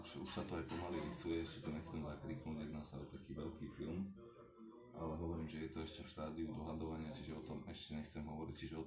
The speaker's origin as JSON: {"language": "Slovak", "region": "Trnava Region", "country": "Slovakia", "said": "pochádzam kúsok od Trnavy"}